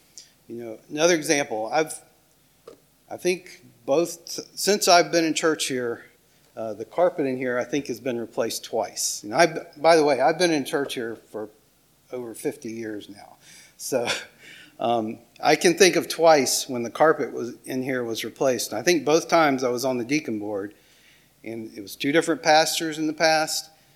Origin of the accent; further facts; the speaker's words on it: North Carolina, United States; You know, I grew up in Polk County, North Carolina, just over the state line here.